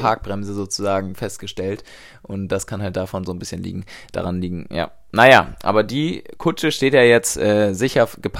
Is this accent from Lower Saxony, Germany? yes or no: yes; Lower Saxony, Germany; Wir sind aus Niedersachsen